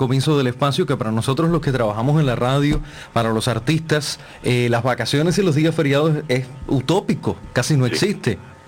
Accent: Vertientes, Camagüey, Cuba; yo soy de Camagüey, de Vertientes en Camagüey, sí, y me es muy difícil moverme hasta allá en ocasiones

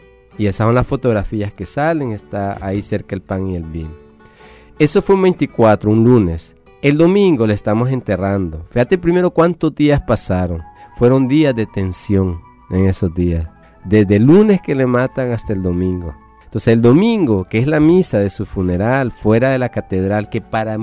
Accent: Santa Tecla, La Libertad, El Salvador; de donde soy yo, de la Colonia Las Delicias, en Santa Tecla.

